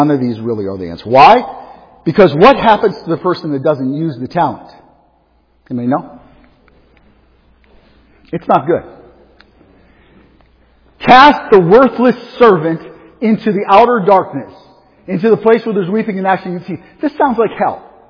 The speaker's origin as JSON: {"language": "English", "town": "Pittsburgh", "region": "Pennsylvania", "country": "United States", "accent": "Pittsburgh", "said": "Did I remember pronounce it right? It's my Pittsburgh accent. I never could say that."}